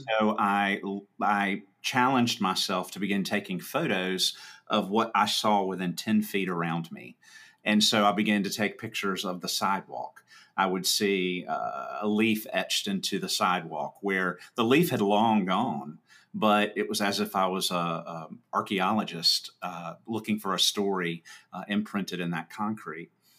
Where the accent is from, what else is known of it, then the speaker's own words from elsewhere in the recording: Louisiana, United States; I grew up in Louisiana, and my grandparents lived out in the country, and my grandfather had purple martins.